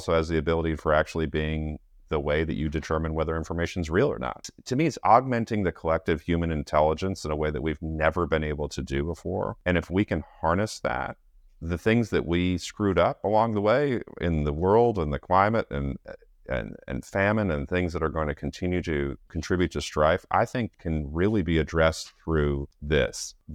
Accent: San Diego, California, United States; I grew up in San Diego, California.

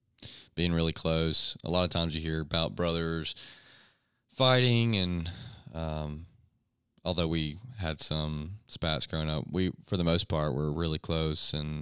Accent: Mississippi, United States; So we're brothers from Mississippi.

